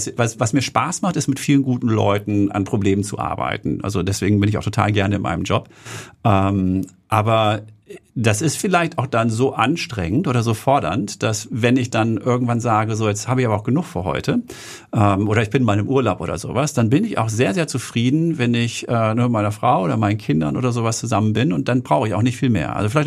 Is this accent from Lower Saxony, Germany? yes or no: no; Herten, North Rhine-Westphalia, Germany; also born or lived in Herne; Genau, Herten. Da komme ich her. Da bin ich geboren nicht, aber dann als Fünfjähriger hingezogen. Ich bin in Herne geboren, was nicht unbedingt viel schöner ist.